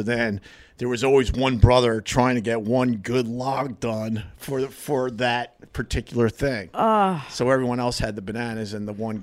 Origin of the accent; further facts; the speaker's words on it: Huntington, United States; now in New York City, United States; I'm from the Huntington area.